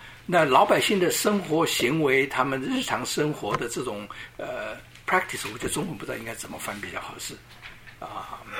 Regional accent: Taiwan; 这个希伯来文呢是我们从台湾来的叫母音跟子音

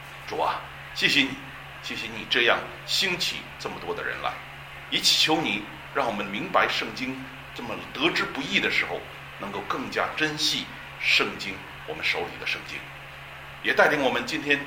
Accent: China; 所以这个我们中国人这个问题很严重啊。

